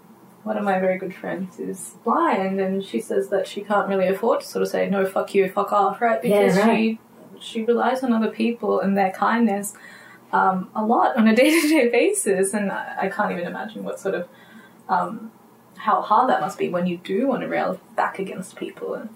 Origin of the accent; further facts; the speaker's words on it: Blacktown, New South Wales, Australia; I was born in Blacktown Hospital, not just Blacktown Hospital, but the bathroom of Blacktown Hospital.